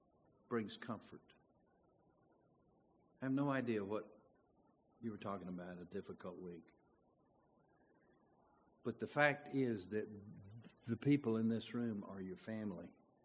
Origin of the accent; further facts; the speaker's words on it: California, United States; I'm from California, but I just had on slacks and a nice shirt.